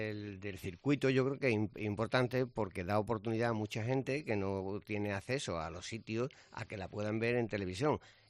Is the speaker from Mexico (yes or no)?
no; Cumbres Mayores, Andalusia, Spain; Yo soy nativo de otro pueblo de un poquillo más allá, de Cumbres Mayores y de Arroyo Molino de León.